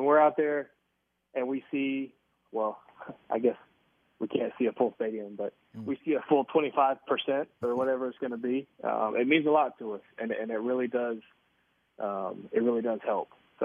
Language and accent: English; North Carolina, United States; I grew up on Tobacco Road. I grew up an ACC fan